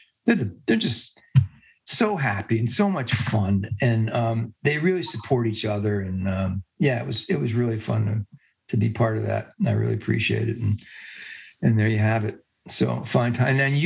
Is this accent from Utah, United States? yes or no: no; New Jersey, United States; also born or lived in Staten Island; I was born in Staten Island, New York. I grew up there for about 6 months, and we moved to Jersey. I had a wonderful time over there in Jersey.